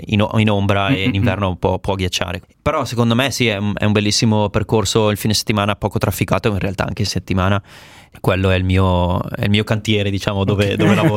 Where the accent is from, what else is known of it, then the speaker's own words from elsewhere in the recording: Seriate, Lombardy, Italy; io sono di Seriate, vicino a Bergamo, quindi sono a 20 km da Sarnico